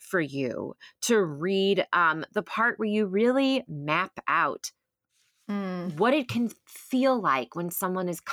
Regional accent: Texas, United States; Which makes me think of the country song because I'm from Texas.

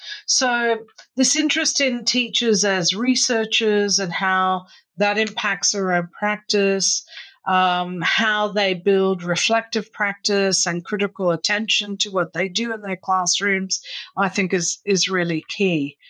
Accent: Australia; accent: Australian; English is a second language; also born or lived in Canada; I'm the daughter of Italian immigrants who went to Canada in the mid-50s. That's where I was born. We then moved to Australia, hence the accent. I grew up in Australia in the mid-70s and then went back to Canada to do my PhD.

